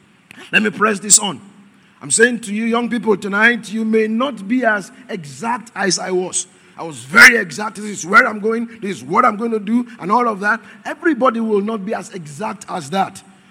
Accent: Ekiti, Nigeria; I come from Ekiti.

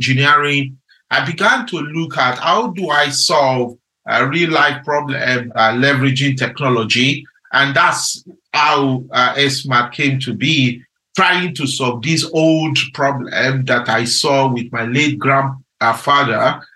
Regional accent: Nigeria; growing up in Nigeria as a young child, I followed my late grandfather to the farm

